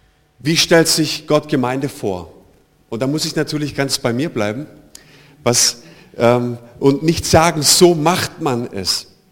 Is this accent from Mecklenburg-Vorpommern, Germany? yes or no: no; Heidenheim, Baden-Württemberg, Germany; Ich komme aus Heidenheim